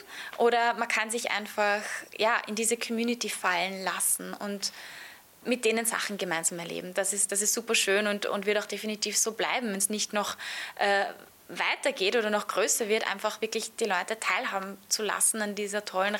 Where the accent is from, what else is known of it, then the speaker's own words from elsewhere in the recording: Austria; Genau, eine Ehre, ja, danke schön, dahin zu fahren als Österreicherin.